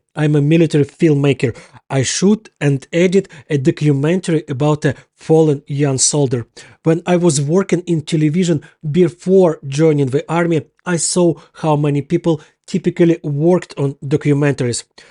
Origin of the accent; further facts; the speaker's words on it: Kharkiv, Kharkiv Oblast, Ukraine; We arrived to shoot in my hometown of Kharkiv just when the Russians decided to completely destroy it